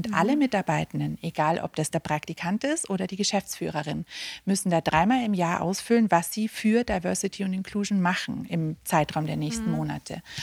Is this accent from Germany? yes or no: yes; Germany; Das ist bei euch in Österreich genauso wie bei uns in Deutschland.